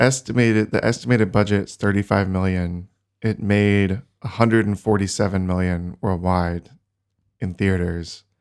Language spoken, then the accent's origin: English; United States; but I'm from America, so I'm gonna call it Machete.